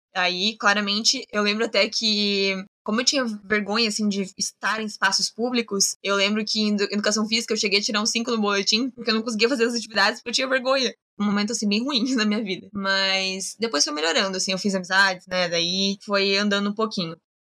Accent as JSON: {"language": "Portuguese", "town": "Joinville", "region": "Santa Catarina", "country": "Brazil", "said": "Eu sou de Joinville, Santa Catarina"}